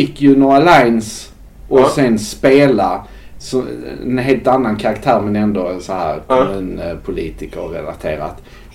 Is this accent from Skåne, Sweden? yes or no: yes; Skåne, Sweden; now in Gothenburg, Sweden; Jag fick det för att de sökte efter skåningar i Göteborg.